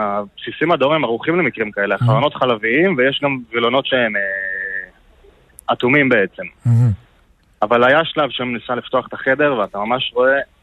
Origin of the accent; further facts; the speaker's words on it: Northern District, Israel; נפגשים בתל אביב, נוריד פאניקה ונמשיך צפון, אנחנו כולנו מהצפון.